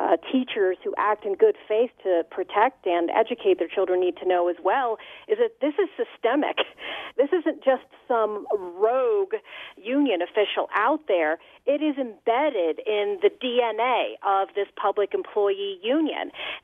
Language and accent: English; New Jersey, United States; And my personal connection is I'm from South Jersey.